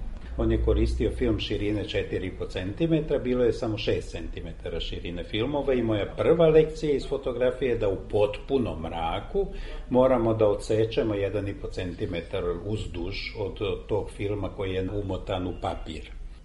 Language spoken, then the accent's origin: Serbian; Vojvodina, Serbia; first language hu; Serbian is a second language; u petom razredu još nisam govorio srpski jezik. 4 godine sam išao u školu na mađarskom jeziku, a rođen sam na Salašu. Bez struje, uz petrolejsku lampu sam učio, zemljani pod bio. I da bi učio dalje na mađarskom školu, trebalo je ići u Kikindu